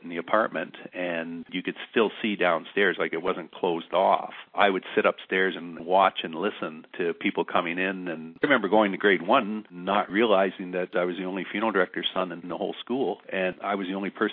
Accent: Guelph, Ontario, Canada; I worked at a funeral home in Kitchener for 5 years. And then when I started here in 85, of course, growing up in Guelph, I knew a lot of the people coming through the door.

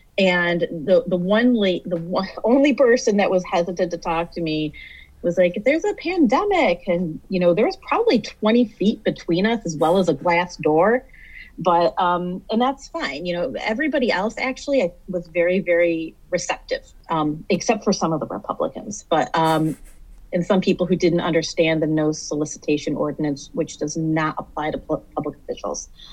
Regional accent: Walled Lake, Michigan, United States; the Oakland County portion of Northville, my hometown, Walled Lake, South Lyon and Lyon Township

